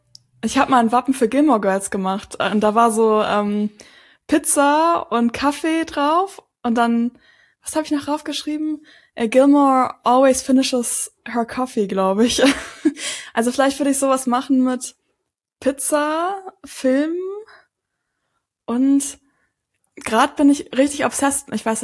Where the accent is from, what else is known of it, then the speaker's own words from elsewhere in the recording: Northern Germany, Germany; ich komme auch aus Norddeutschland. Ich bin auch immer überall mit dem Fahrrad hingefahren.